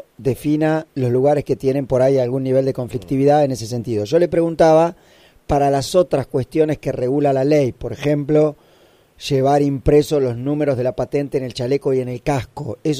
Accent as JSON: {"language": "Spanish", "town": "Tapalqué", "region": "Buenos Aires Province", "country": "Argentina", "said": "en mi pueblo, en Tapalqué no andan motochorros"}